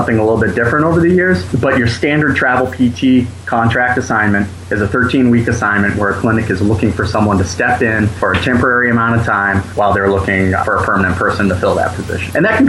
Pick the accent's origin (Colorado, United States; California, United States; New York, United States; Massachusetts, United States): Massachusetts, United States; I'm from just outside of Boston originally.